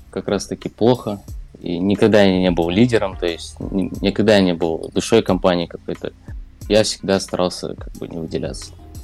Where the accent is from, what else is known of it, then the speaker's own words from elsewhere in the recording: Semey, East Kazakhstan Region, Kazakhstan; Да, я из Казахстана, город Семей. Небольшой город такой. Восточно-Казахстанская область. То есть я здесь родился, учился, и вот по сей день живу.